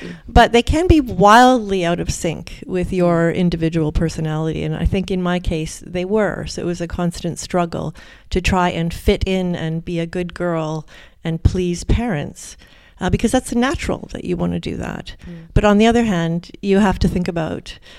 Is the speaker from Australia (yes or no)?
no; Ottawa, Ontario, Canada; also born or lived in England; And I grew up in England to begin with, but then Ottawa, which is a pretty small town in Canada, even though it's the capital of Canada.